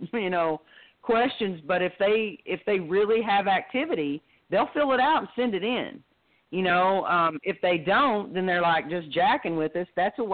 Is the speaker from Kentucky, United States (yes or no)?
no; Texas, United States; accent: Texas; because if I say that with my Texas accent, it doesn't quite come out right sometimes.